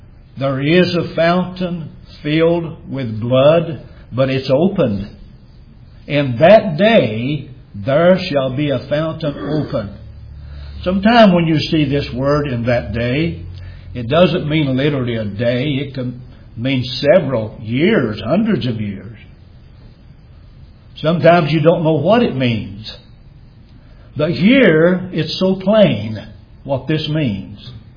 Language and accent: English; Banner Springs, Tennessee, United States; also born or lived in Monterey; Most of you know that I was raised here on the Cumberland Plateau. I was born just north of here, Monterey, and I was raised in a little community called Banner Springs.